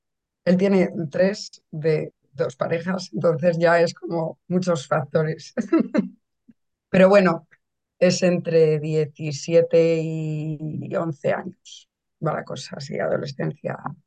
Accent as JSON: {"language": "Spanish", "town": "Valladolid", "region": "Castile and León", "country": "Spain", "said": "yo soy de Valladolid también, como otros compañeros"}